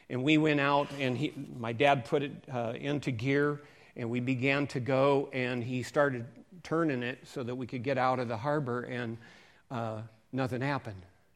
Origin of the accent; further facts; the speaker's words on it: Seattle, Washington, United States; moved away as an adult; You know, most of you that know me know that I came from Seattle. I was raised up in Seattle, and about 18, I thought I can't take the rain anymore, and I left and never went back.